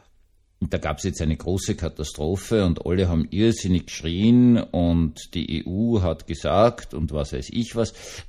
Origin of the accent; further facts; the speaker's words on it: Austria; ich bin im Baden, im Strandbad aufgewachsen